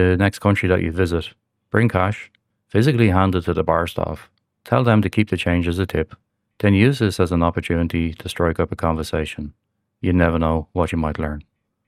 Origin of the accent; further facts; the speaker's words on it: Ireland; A few years back, in my home country of Ireland, there was a billboard campaign